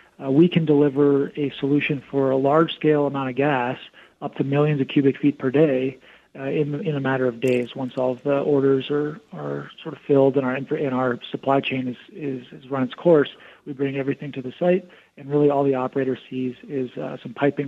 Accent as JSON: {"language": "English", "town": "Denver", "region": "Colorado", "country": "United States", "said": "My home state is Colorado. I'm from Denver, and I used to be in the upstream oil and gas industry"}